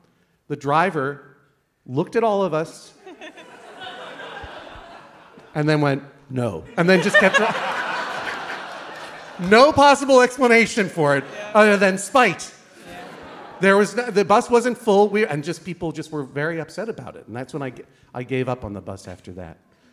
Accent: Boston, Massachusetts, United States; I grew up in Boston, Massachusetts. We have a subway.

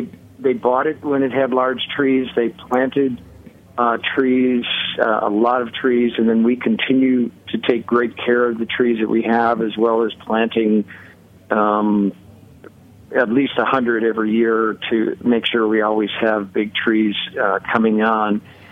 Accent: Wisconsin, United States; I grew up in Wisconsin

